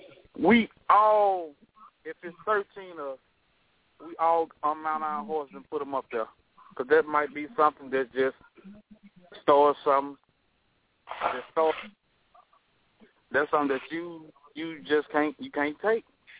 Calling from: Sterling, Louisiana, United States; I'm tuning in from Sterling, Louisiana.

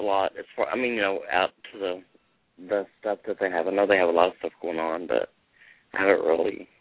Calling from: Austin, Texas, United States; Austin, Texas.

